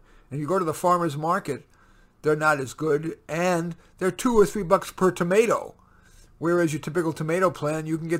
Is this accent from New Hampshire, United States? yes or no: no; Flushing, New York, United States; also born or lived in Bronx; I was born in the Bronx, grew up in Flushing, Queens, an urban New York Jewish kid, and yet I really love gardening.